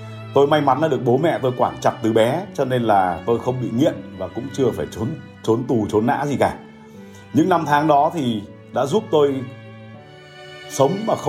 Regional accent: Haiphong, Vietnam; Tôi sinh ra và lớn lên ở Hải Phòng. Nhà tôi ở ngay gần cửa ga Hải Phòng.

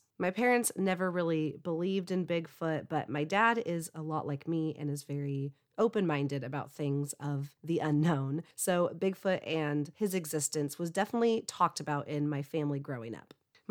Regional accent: California, United States; I'm from Humboldt County, which is very far up in Northern California. It's less than 2 hours from the Oregon border.

